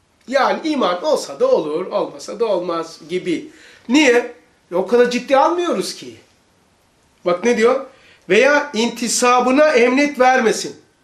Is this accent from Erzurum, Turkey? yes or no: no; Rize, Turkey; Şimdi mesela ben Rizeliyim ama en fazla 11 sene kalmış.